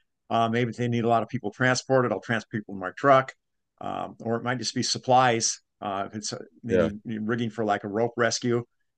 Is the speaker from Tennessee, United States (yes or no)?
no; Washington, United States; But since, you know, I'm born and raised in Washington, I know the area well.